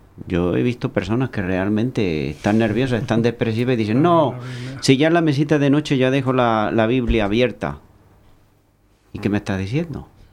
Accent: Andalusia, Spain; en mi tierra, en Andalucía

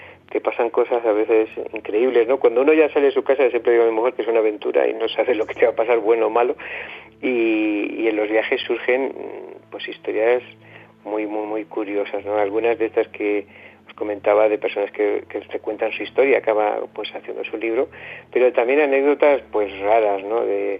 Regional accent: Spain; como buenos españoles, al final no estábamos todo un poco a broma y disfrutamos del viaje y logramos regresar a España

